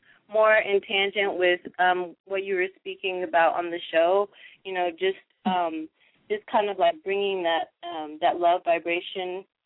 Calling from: Austin, Texas, United States; I'm calling from Austin, Texas.

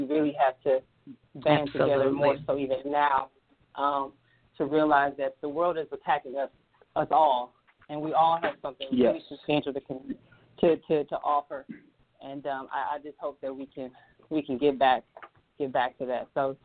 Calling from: Detroit, Michigan, United States; I'm calling from Detroit.

